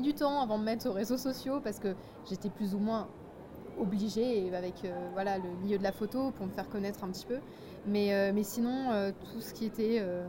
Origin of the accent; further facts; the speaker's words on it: Brittany, France; moved away as an adult; now in Paris, France; Je suis bretonne à la base.